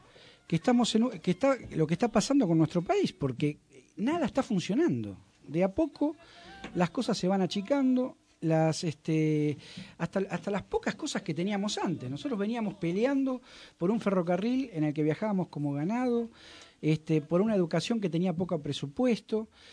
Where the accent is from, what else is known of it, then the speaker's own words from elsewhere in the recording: Ituzaingó, Buenos Aires Province, Argentina; acá en Moreno, yo soy un poquito más cercano a Capital, soy de Ituzaingó